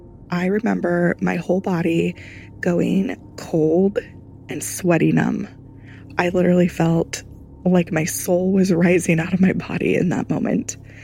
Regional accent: Portland, Oregon, United States; I'm from the Portland, Oregon metro area. And like most folks up here in the Pacific Northwest

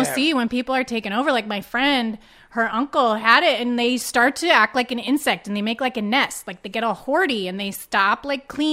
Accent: Canada; also born or lived in Ottawa / Montreal; I grew up in Ottawa and then in Montreal, so I was Canadian too, but I was like in the city.

